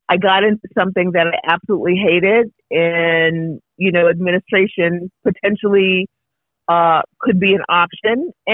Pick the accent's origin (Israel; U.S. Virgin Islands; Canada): U.S. Virgin Islands; St. Thomas; I'm from St. Thomas, Virgin Islands.